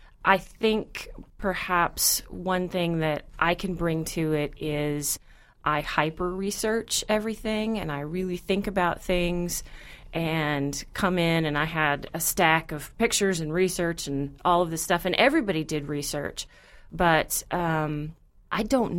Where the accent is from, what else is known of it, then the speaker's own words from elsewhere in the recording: the South, United States; but I was raised in the South and raised by very strong, steel magnolia Southern women.